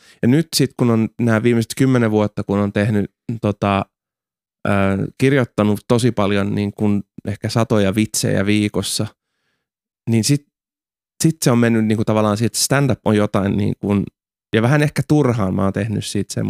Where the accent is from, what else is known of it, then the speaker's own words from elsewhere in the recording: Parainen, Southwest Finland, Finland; kyllähän Paraisillakin oli siis silleen teininä